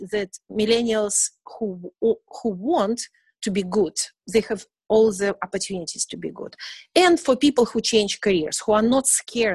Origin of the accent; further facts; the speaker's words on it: United States; like I'm American, I have my passport, don't ask me about this, whatever Soviet stuff.